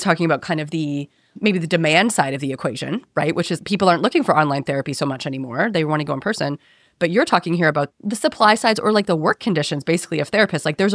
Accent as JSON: {"language": "English", "country": "Canada", "said": "myself being Canadian, I didn't actually pay a lot for my education."}